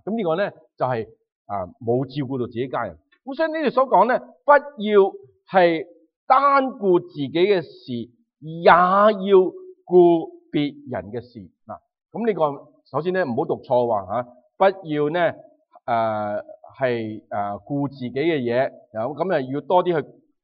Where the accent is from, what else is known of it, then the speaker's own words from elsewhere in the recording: Chaozhou, Guangdong, China; 因为我潮州人啦